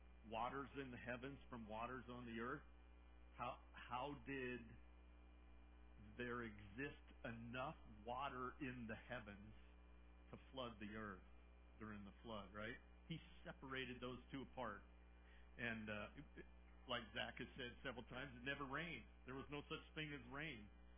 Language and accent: English; Fairbanks, Alaska, United States; Of course, I grew up in Fairbanks, so I have that.